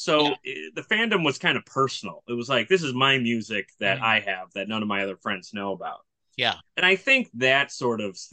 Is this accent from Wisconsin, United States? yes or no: yes; Milwaukee, Wisconsin, United States; So I'm from Milwaukee, Wisconsin, lived here my whole life